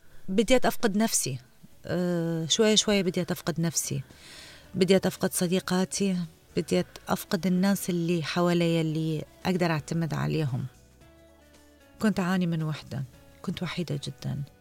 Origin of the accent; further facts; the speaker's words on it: Iraq; now in Denmark; وعمري 36 سنة، أنا من العراق وصار لي عايشة بالدنمارك من 93